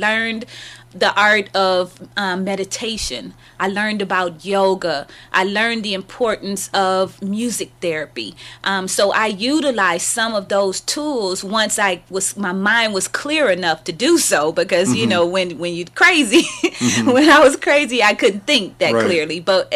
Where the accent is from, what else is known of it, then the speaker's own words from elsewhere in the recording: Detroit, Michigan, United States; I was born and raised pretty much in Detroit, on the east side, in the projects, you know, but I don't remember that as being a bad thing, because I was a child and my grandmother took very good care of me.